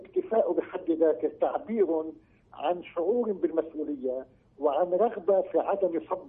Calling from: Beirut, Beirut Governorate, Lebanon; وأنا أتكلم معك من بيروت حيث شهدنا كل أنواع الصراعات

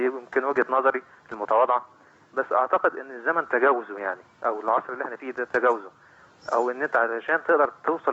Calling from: Alexandria, Alexandria Governorate, Egypt; أنا بكلمك من اسكندرية يا فندم

